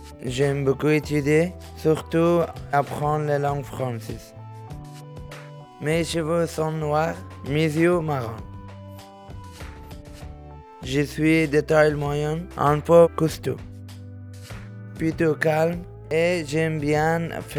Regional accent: Afghanistan; French is a second language; now in France; je viens d'Afghanistan.

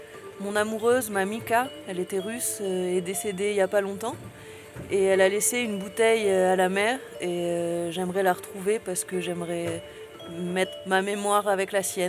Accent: Clermont-Ferrand, Auvergne-Rhône-Alpes, France; J'ai 86 ans. Je viens de Clermont-Ferrand. C'est la première fois que je vois la mer de ma vie.

